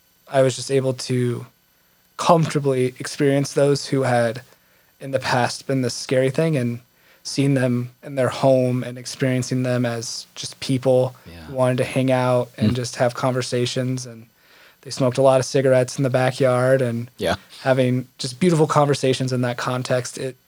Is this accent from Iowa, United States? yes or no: yes; Davenport, Iowa, United States; Yeah. So I'm originally from Davenport, Iowa, and in high school, I loved going downtown